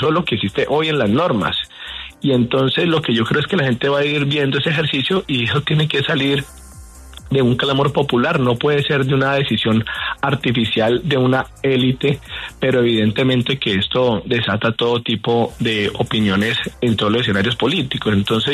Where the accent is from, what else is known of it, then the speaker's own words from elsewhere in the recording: Valle del Cauca, Colombia; Precisamente yo soy del Valle del Cauca